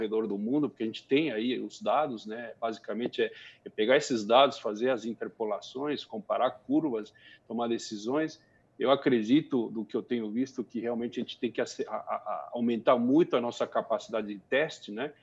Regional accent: Brazil; Então, como brasileiro, como cidadão, eu acho que não pode ter experimentos

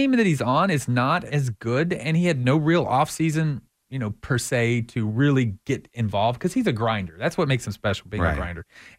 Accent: Texas, United States; I'm from Texas, so we hate everything about California.

